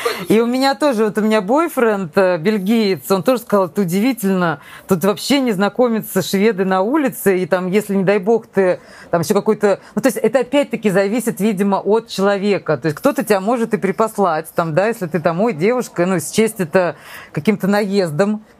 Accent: Saint Petersburg, Russia; also born or lived in Moscow; now in Sweden; приехала сюда в 95-м, но потом я вернулась на 14 лет. То есть я приехала из Питера, а потом уехала на 14 лет в Москву, и вот сколько, 8 лет назад опять вернулась в Швецию.

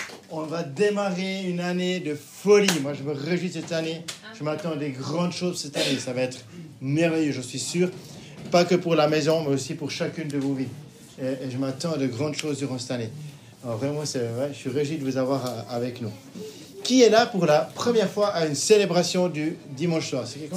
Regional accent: Switzerland; now in Toulouse, France; il était venu chez nous en Suisse

